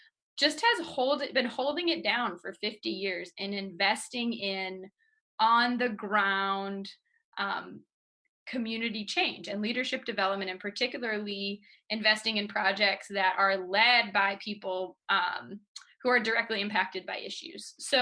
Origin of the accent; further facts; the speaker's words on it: Boston, Massachusetts, United States; So, you know, I grew up in Boston where we, you know, went to church on Sunday, and I was in Catholic school all the way through